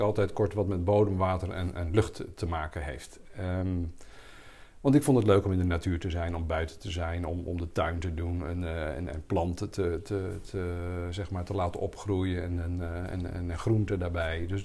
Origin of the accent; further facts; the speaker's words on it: Waalwijk, North Brabant, Netherlands; also born or lived in Rotterdam / Hendrik-Ido-Ambacht; Een verhuizing doorgemaakt naar Hendrikido Ambacht en later naar Waalwijk, waar ik vanaf mijn 9e heb gewoond in het Brabantse. Zekere zin wel een cultuurschok als je uit het westen komt, zoals dat dan mooi heet.